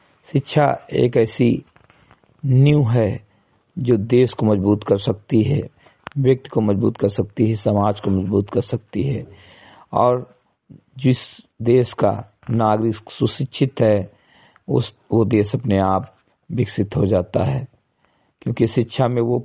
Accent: Bahraich, Uttar Pradesh, India; ग्राम सभा समिति कटई विकासखंड मेनपुरवा जनपद बैराज का मूल निवासी हूं

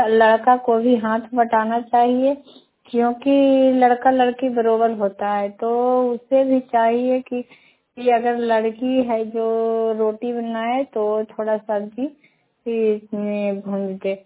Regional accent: Badiha, Bihar, India; मैं बडीहा गांव से हूँ, उठाखा पंचायत से, नगर नौसा प्रखंड से, नालंदा जिला से।

